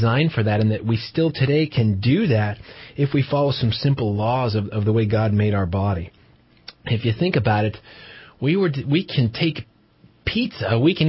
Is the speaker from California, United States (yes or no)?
yes; California, United States; now in Redding, United States; She was raised here. I was raised in the Bay Area. And we moved here about 14 years ago to serve the community.